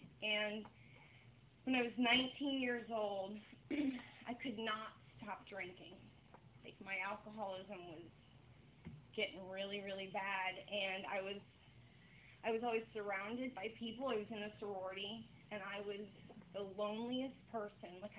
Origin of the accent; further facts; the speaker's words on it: Lake Mary, Florida, United States; And I lived in Lake Mary. I grew up in Lake Mary, and I was 14 years old